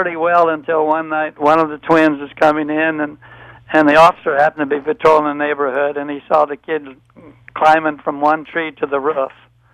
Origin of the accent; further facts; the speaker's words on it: Indianapolis, Indiana, United States; I grew up on the West Side of Indianapolis. I lived at 1140 West New York Street.